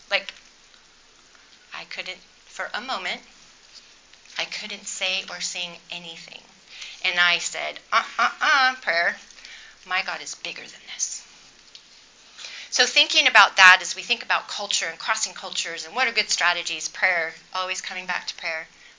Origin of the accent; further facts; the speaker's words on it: the South, United States; I was from the South. I knew culture was different in different places.